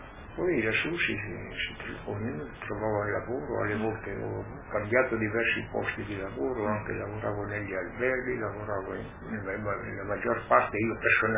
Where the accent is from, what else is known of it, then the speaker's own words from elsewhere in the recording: Topolò, Friuli-Venezia Giulia, Italy; nel paese dove sono nato io, a Topolò, quando ero bambino, ragazzino, erano 350 persone